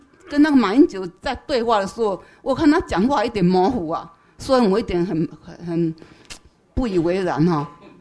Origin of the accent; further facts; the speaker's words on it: China; now in United States; 我来自中国，同时我也在美国住了十几年。